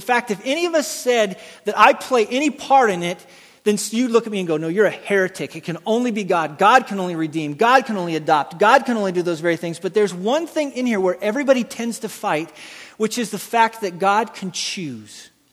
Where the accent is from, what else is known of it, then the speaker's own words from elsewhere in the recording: Rocky Mountains, United States; I grew up in the Rocky Mountain area, and every year there's this thing called winter.